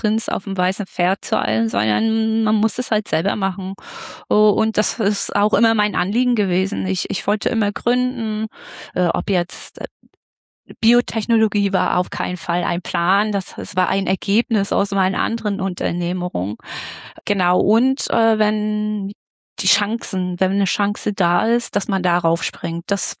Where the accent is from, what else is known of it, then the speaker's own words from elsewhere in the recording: Mecklenburg-Vorpommern, Germany; Geografisch komme ich hier bei Rostock, bin ich aufgewachsen